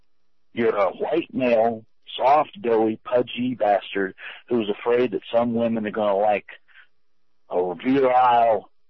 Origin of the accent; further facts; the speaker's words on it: Virginia, United States; I mean, like I said, I grew up in Southwest Virginia, and that was thick down through there.